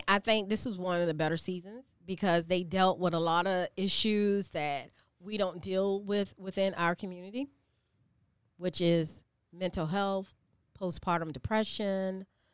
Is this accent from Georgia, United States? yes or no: yes; Savannah, Georgia, United States; But you know, we're from Savannah. And we're from the South.